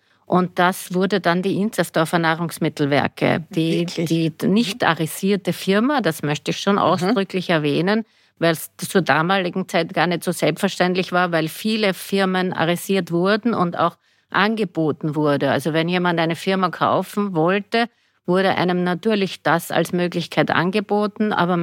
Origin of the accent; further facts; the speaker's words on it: Vienna, Austria; Ich bin aus einer Unternehmerfamilie und bin aufgewachsen im 3. Bezirk in Wien. Eigentlich in einem Fabriksgelände